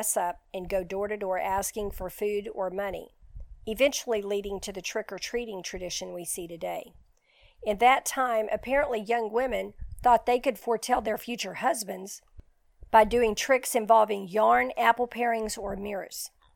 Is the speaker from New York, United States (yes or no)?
no; Texas, United States; but I'm still going to call it Samhain because I'm Texan, okay?